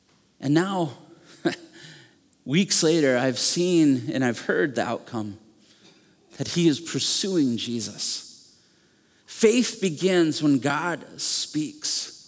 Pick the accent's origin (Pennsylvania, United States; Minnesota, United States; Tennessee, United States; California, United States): Minnesota, United States; I'm coming from Minnesota, so I say boat a little bit differently.